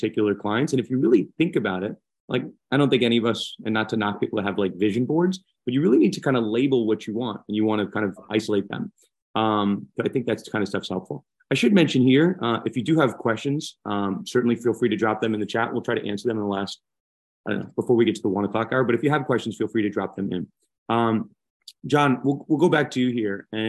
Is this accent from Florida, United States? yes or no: yes; Florida, United States; You know, I grew up in Florida like you did.